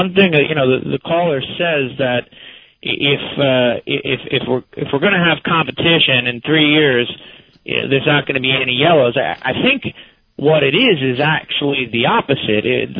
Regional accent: Queens, New York, United States; I'm from Queens, not from San Francisco.

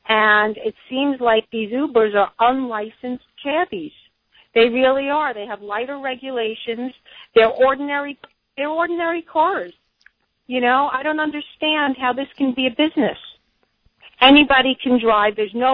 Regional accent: New Jersey, United States; I'm from New Jersey

